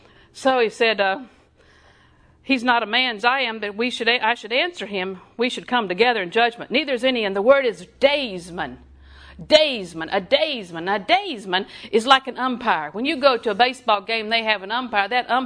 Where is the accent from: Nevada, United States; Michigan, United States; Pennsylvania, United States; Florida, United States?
Florida, United States; Auburndale; Well, that was the day I grew up in Auburndale. That was the day the tornado hit Auburndale Junior High.